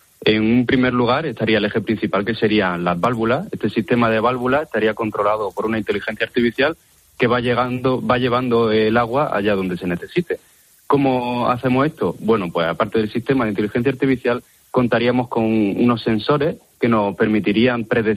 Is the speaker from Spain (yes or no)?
yes; Granada, Andalusia, Spain; nosotros somos de Granada, caen lluvias torrenciales, pero durante muy poco tiempo.